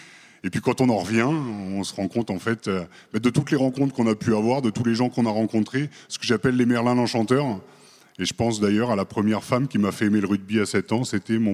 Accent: Beauvais, Hauts-de-France, France; je suis originaire de Beauvais en Picardie, donc c'est pas trop une terre de rugby

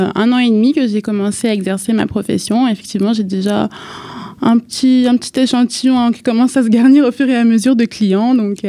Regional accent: Aubervilliers, Île-de-France, France; born there; Ce qu'il faut savoir, c'est qu'en fait je suis née en Seine-Saint-Denis, précisément à Aubervilliers.

